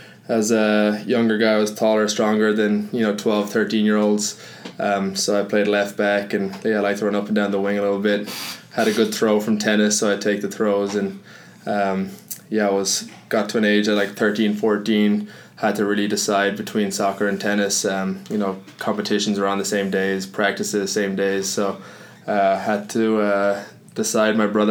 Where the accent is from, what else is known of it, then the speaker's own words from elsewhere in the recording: Ireland; moved away as an adult; now in United States; I grew up in Ireland, came to America for college.